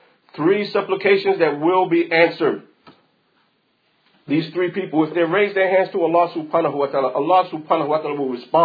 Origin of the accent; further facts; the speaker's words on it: Costa Rica; And for most of you, you probably know I come from Costa Rica. That's where my parents are from, Costa Rica.